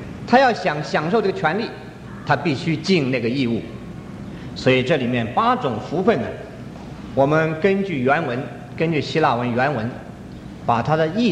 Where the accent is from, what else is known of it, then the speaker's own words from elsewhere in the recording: China; 就是可以用我们中国人常用的话，一无所知的人有福了